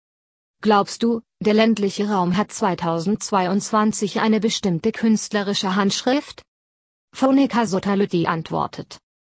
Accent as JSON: {"language": "German", "region": "Vorarlberg", "country": "Austria", "tie": "born or raised there", "moved": "as an adult", "said": "Ich bin ja im Bregenzerwald aufgewachsen. Von daher war das menschliche Klima und die Gegebenheiten in der Heimat keine große Überraschung für mich."}